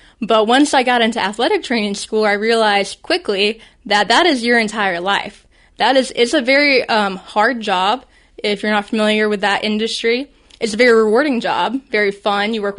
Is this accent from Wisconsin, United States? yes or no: no; Jennings, Florida, United States; I'm from Jennings, Florida, which is very close to Valdosta, so it's always nice to come back home